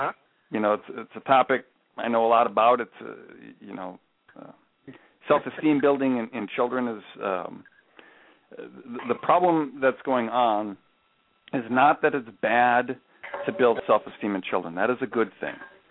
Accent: Wisconsin, United States; I was in my earlier days. I was in Wisconsin.

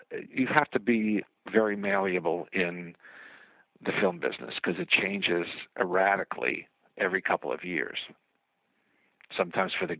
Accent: New York City, New York, United States; You know, I grew up here in New York City, which is where I am now

